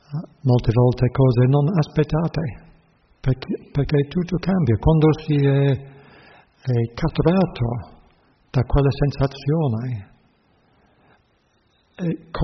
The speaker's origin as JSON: {"language": "Italian", "region": "England", "country": "United Kingdom", "second_language": "Italian", "said": "Come un inglese abbiamo una certa tendenza collettiva e siamo percepiti in un certo modo da gente da altre nazionalità"}